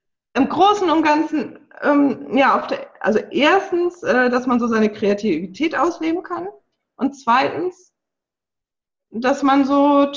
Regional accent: Hamburg, Germany; moved away as an adult; Ich bin Hamburgerin, ne, habe da meine, sag ich mal, Jugend und also bis Mitte 20, sag ich mal, da gewohnt

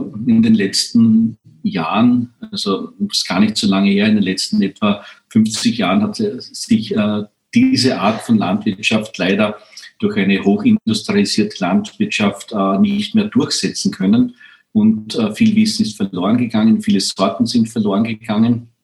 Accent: Frauenkirchen, Burgenland, Austria; Ich komme aus Frankenkirchen. Es liegt im Seewinkel im Osten Österreichs, ganz nahe an der ungarischen Grenze.

